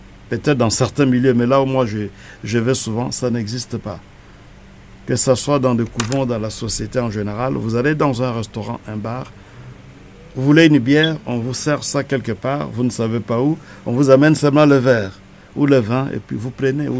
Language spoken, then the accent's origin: French; Kinshasa, DR Congo; Est-ce que chez nous, à Kinshasa, aujourd'hui, en RDC, vous allez dans un bar